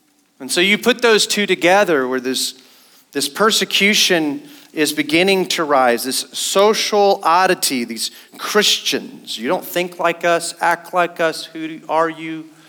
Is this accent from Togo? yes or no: yes; West Africa, Togo; also born or lived in Europe / Belarus; I grew up the first half of my life in other countries. I grew up in West Africa. I lived in Europe for a season. I lived in Belarus for almost a year.